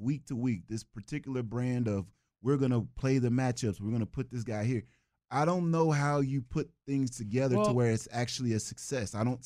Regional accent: Texas, United States; That's passing? I'm from Texas.

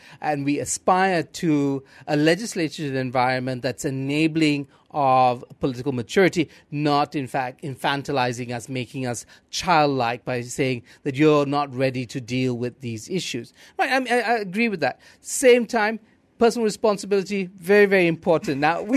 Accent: Singapore; I grew up in Singapore and, you know, and here as well

